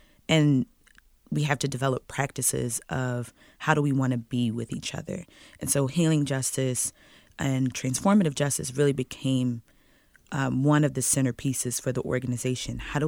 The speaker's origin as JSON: {"language": "English", "town": "Philadelphia", "region": "Pennsylvania", "country": "United States", "said": "I've been politicized in the South. I'm from Philly, but all of my politicization has come in the South with a Southern context."}